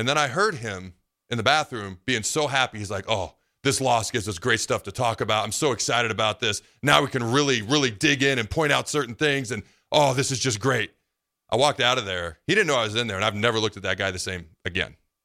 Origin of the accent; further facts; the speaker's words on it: West Coast, United States; Do I have family throughout the state that I did not know growing up because I grew up on the West Coast?